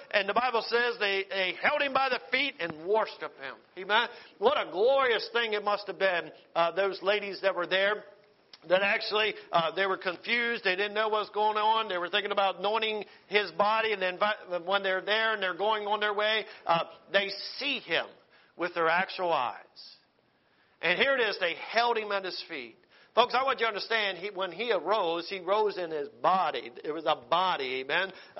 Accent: United States; I'm so glad that I am saved and I'm American.

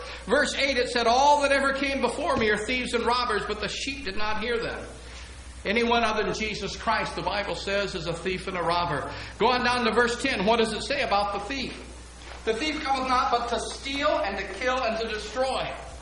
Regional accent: Detroit, Michigan, United States; but when I was growing up in Detroit, I had went to Eastern Michigan University.

